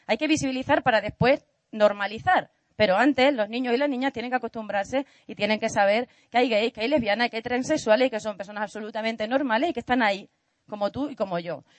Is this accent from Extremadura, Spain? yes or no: yes; Extremadura, Spain; hubo un hecho histórico en mi tierra, que no somos un pueblo de mansos, que nos han contado toda la vida que los extremeños parece que vivimos en una siesta permanente